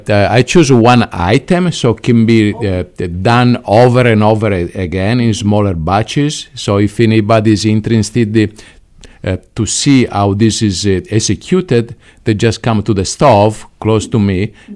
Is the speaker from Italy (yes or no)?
yes; Sardinia, Italy; English is a second language; I'm from Sardinia, and I work in an Italian restaurant up north right now